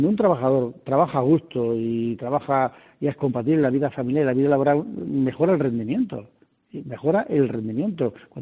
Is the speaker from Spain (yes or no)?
yes; Spain; yo soy más de contacto, de ver la gente de cerca, como somos todos los españoles